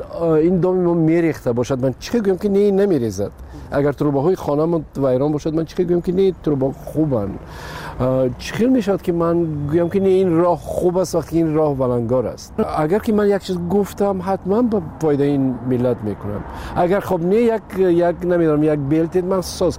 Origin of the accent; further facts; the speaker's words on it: Tajikistan; پیش از همه تاجیکستان وطن است. بله، این خانه ای من است و مادرم اینجاست، فرزندام اینجاست.